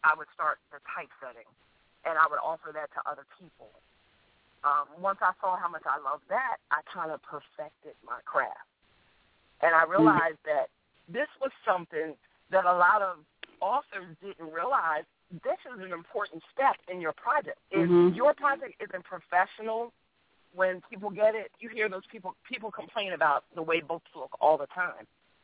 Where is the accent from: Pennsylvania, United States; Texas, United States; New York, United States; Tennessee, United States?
Pennsylvania, United States; Philadelphia; you all know I'm from Philly, so I got to rep Philly even though I'm a Georgia Peach now.